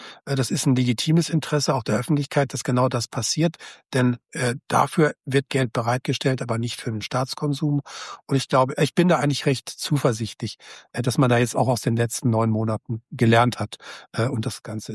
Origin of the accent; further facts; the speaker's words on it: North Rhine-Westphalia, Germany; Ich komme aus der Nähe von Bonn